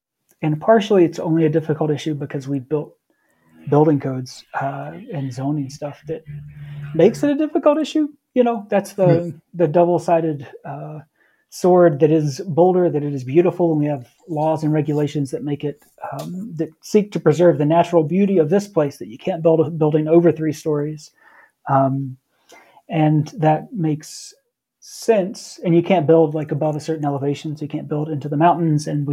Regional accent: North Carolina, United States; Matt, I grew up in North Carolina, which among many things is, likes to call itself, one of the official state nicknames is the Good Roads State

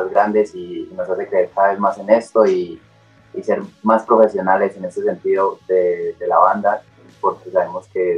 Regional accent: Villavicencio, Meta, Colombia; cada uno de nosotros somos de distintas partes del país y de distintos países también. Entonces, yo soy de Villavicencio, más como los llanos y eso

